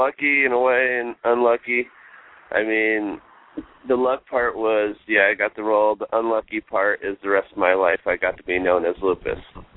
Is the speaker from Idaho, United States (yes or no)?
no; Snowflake, Arizona, United States; And we're from a small town originally. We're from Snowflake, Arizona.